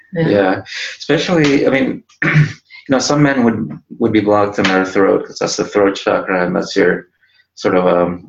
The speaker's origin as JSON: {"language": "English", "region": "East Coast", "country": "United States", "tie": "born or raised there", "also_born_or_lived": "Chile / Uruguay", "said": "I left Chile, then I lived in Uruguay for a while, and then still as a kid, I came to the U.S., to the East Coast, and that's where I grew up."}